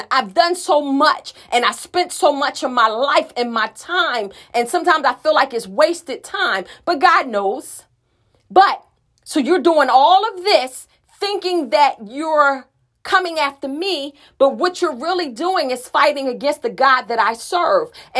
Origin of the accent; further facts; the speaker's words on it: Philadelphia, Pennsylvania, United States; I'm from Philly. I grew up in the heart of North Philadelphia. So there's a toughness deep down on the inside.